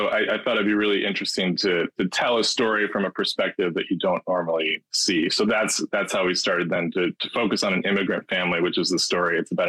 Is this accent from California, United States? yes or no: no; Tomah, Wisconsin, United States; I grew up in Toma, Wisconsin. You heard of Toma?